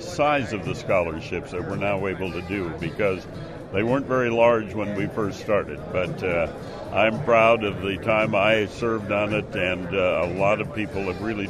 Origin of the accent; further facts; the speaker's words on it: Wisconsin, United States; moved away as an adult; now in Chicago, United States; arrived in Chicago September 26th of 1960, I guess I thought I'd stay about 5 years and then go back to my home state of Wisconsin